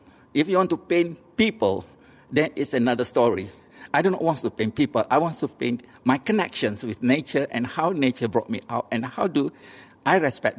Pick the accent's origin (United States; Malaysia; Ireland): Malaysia; Pasir Mas, Kelantan; I'm 67 and I was born in 1951 in Pasir Mas, Kelantan. So I brought up in a conservative family.